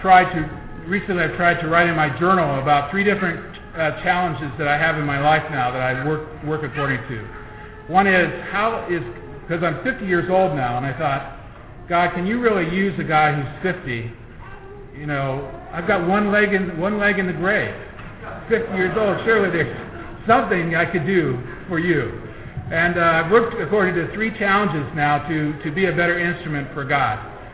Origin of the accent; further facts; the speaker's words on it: Ashland, Ohio, United States; I'm from Ashland County. I was born in Ashland Samaritan Hospital. And when I grew up, I went to Hillsdale High School.